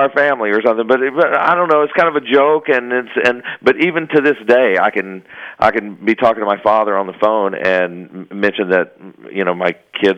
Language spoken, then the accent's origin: English; North Carolina, United States; I grew up in North Carolina, and my father would say a certain thing to me, and my grandparents on my mother's side would also say a similar thing.